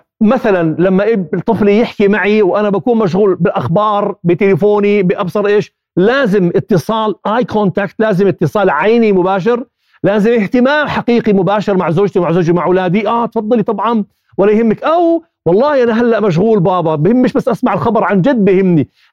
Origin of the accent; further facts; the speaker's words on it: Jordan; عندنا بالاردن وحتى بالوطن العربي استشارات تجينا من برا